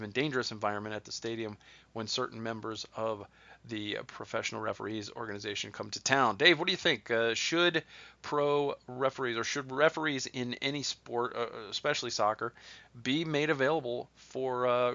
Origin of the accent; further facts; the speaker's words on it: Ohio, United States; I grew up just outside Columbus, and I lived in Columbus for a decade